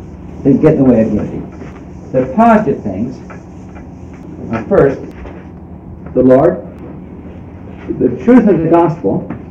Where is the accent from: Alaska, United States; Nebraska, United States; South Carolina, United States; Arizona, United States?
Nebraska, United States; Omaha; I came from Omaha, and Omaha is obviously the best town in the country.